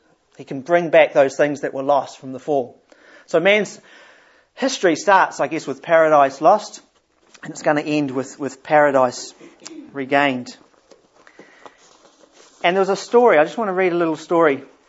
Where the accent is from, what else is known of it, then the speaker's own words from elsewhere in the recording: Germany; accent: German; English is a second language; I think that's how you pronounce it. Not bad. With my German accent, not quite.